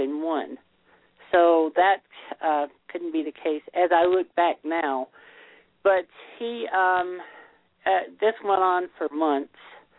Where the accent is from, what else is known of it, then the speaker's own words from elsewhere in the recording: the South, United States; my wife and I, we are from the South, so we went to church like we were supposed